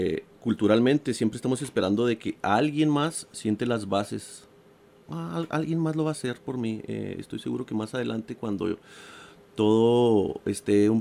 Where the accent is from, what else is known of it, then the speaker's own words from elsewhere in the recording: Mexico; now in United States; Tu inglés es muy bueno a comparación de el inglés de todos los inmigrantes que venimos de México, pues nuestro inglés es o nulo o muy básico.